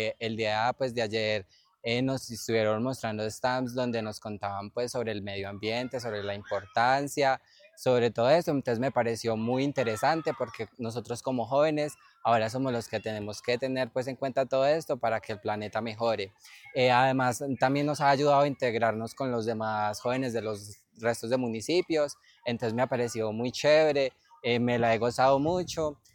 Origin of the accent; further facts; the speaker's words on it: Palestina, Colombia; soy del municipio de Palestina.